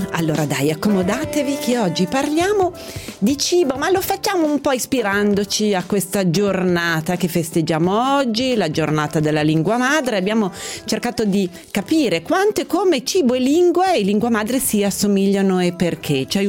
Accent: Turin, Piedmont, Italy; io sono nata e cresciuta a Torino, nonostante abbia per il 50% sangue siciliano

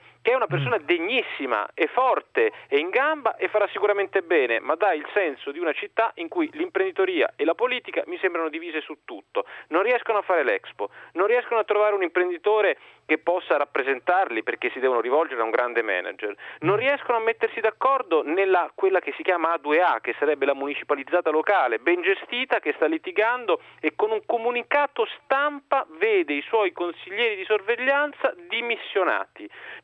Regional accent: Rome, Lazio, Italy; Io sono un romano

